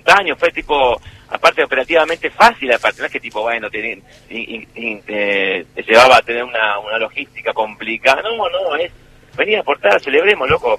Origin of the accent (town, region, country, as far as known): Argentina